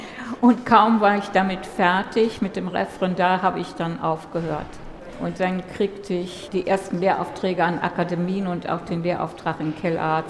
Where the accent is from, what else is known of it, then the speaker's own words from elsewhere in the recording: Germany; Das war natürlich für mich als Ausländerin sozusagen, als Deutsche, eine große Ehre. Und wir waren zwei Deutsche, die andere Dame kenne ich leider gar nicht mehr.